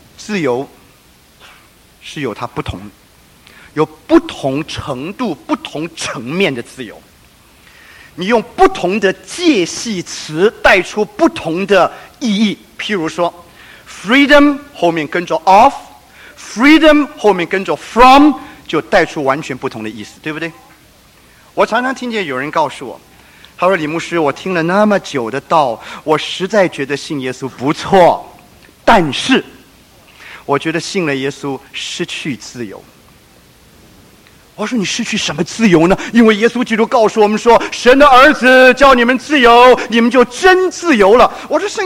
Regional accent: China; now in United States; 特别对我们中国人来讲，特别对我们现在美国在大众传播那么发达的这样的一个环境里面

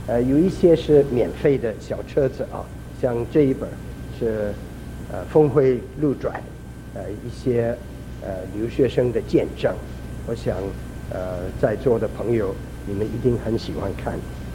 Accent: Kaifeng, Henan, China; moved away; 就想起我小的时候在河南开封跟小朋友一起玩，听到鸟声，看到树花，都是北方我很熟悉的。

